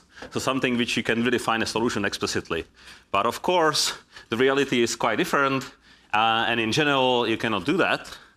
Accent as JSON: {"language": "English", "country": "Czechia", "first_language": "Czech", "second_language": "English", "said": "So I encourage you to learn some Czech so that you can communicate in my native language."}